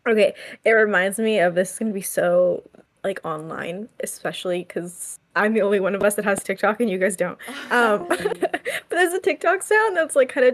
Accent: United States; okay, I'm American, so I can say this

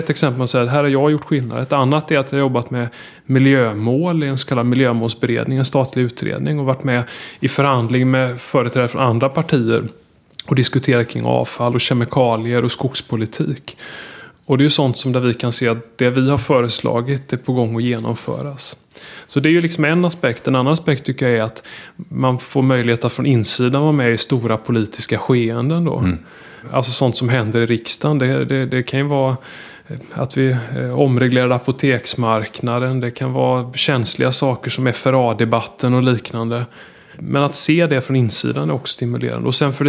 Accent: Gothenburg, Västra Götaland County, Sweden; Jag är uppvuxen i södra Göteborg. Askim, i närheten av Frölunda i Göteborg.

